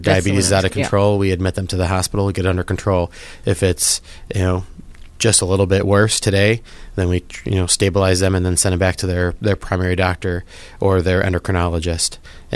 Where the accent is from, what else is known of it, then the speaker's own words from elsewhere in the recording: New York, United States; I grew up here in Western New York and trained in emergency medicine